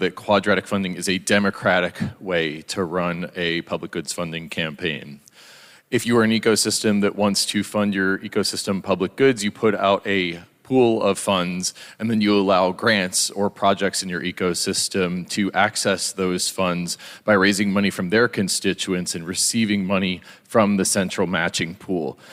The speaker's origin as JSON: {"language": "English", "town": "Boulder", "region": "Colorado", "country": "United States", "tie": "born or raised there", "said": "in my hometown of Boulder, Colorado"}